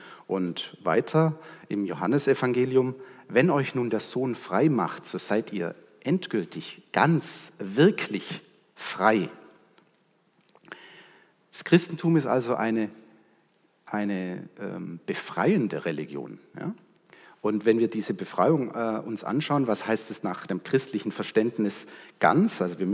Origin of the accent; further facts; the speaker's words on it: Ludwigsburg, Baden-Württemberg, Germany; Ich komme aus Ludwigsburg, gerade aus der anderen Seite, auf der anderen Seite von Stuttgart komme ich her, und deshalb bin ich heute auch ein bisschen entspannter, wenn ich zu Ihnen sprechen darf, weil ich mich dann nicht immer so anstrengen muss, Hochdeutsch zu sprechen.